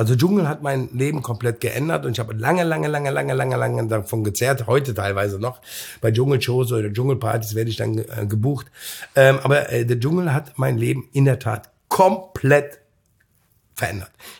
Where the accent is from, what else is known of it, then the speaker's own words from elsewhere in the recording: Cologne, North Rhine-Westphalia, Germany; ich komme aus dem Brennpunktgebirge, Bezirk, ich bin aus Köln-Mühlheim, ich kenne die Seiten, ich kenne alle Facetten.